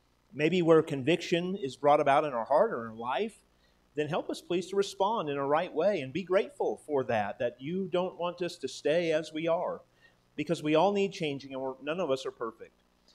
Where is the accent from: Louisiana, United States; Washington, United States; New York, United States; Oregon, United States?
Oregon, United States; I was born and raised in Oregon. I never prayed for rain to start. I prayed for it to stop.